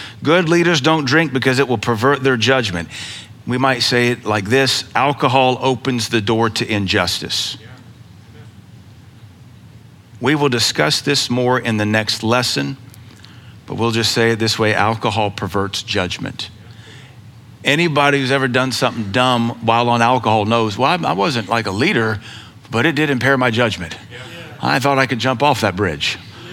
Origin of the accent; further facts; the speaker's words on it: Louisiana, United States; and then we grew up in Louisiana, that's Catholic territory, everybody drank.